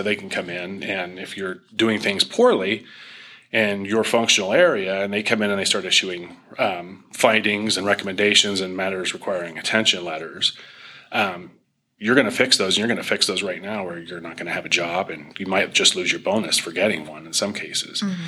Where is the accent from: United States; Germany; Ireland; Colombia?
United States; Iowa; And by the way, I grew up in Iowa.